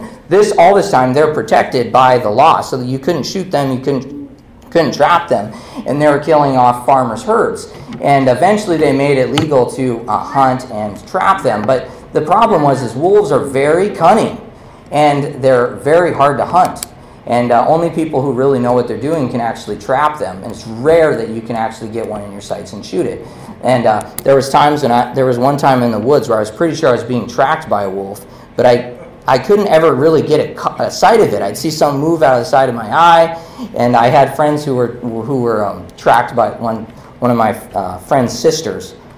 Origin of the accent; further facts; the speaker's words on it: Montana, United States; So in Montana, I grew up in Montana, we spent a lot of time hunting and fishing and all that.